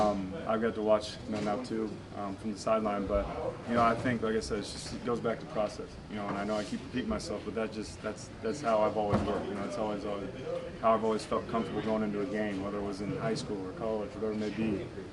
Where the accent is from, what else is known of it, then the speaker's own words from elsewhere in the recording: Bakersfield, California, United States; And I come from Bakersfield, too. Not a lot of people have been there, but it's a blue-collar town, and it reminds me a lot of Cleveland.